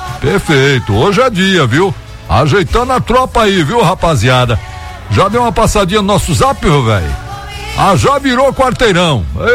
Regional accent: Bahia, Brazil; Estamos na lida, como bom baiano, na lida aí no dia de sua libertação

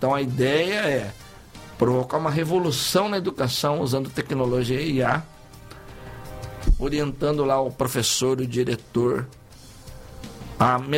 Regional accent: São Paulo, Brazil; eu não posso criticar a Bahia porque eu não sou baiano, eu sou paulista.

